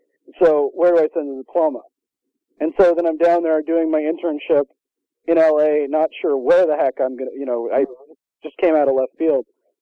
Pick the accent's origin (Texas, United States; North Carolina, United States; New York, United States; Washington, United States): Washington, United States; also born or lived in California; Actually, I grew up in Washington.